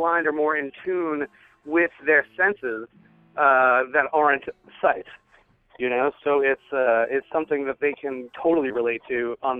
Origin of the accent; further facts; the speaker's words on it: Massachusetts, United States; also born or lived in California; I grew up in Massachusetts, so I have that New England sensibility. But then I went away to California and missed the season.